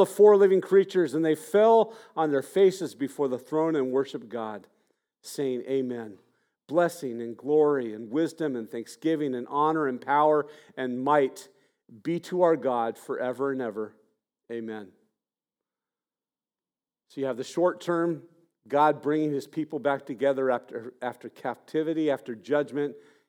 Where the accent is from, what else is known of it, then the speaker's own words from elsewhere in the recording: Monrovia, California, United States; born there; I was born in Monrovia, but we seldom went there.